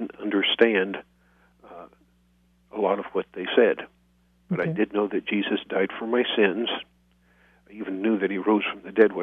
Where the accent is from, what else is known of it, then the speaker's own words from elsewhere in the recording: Santa Rosa, California, United States; also born or lived in North Bend, Oregon; I was born July 4th, 1947, in North Bend, Oregon. And I grew up partly there in North Bend and then in Santa Rosa, California.